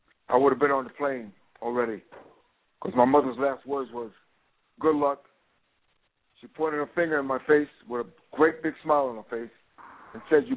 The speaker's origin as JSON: {"language": "English", "town": "Glen Cove", "region": "New York", "country": "United States", "tie": "born or raised there", "said": "Well, I grew up in Glen Cove, Long Island, New York. Very humbling place. I grew up in the projects"}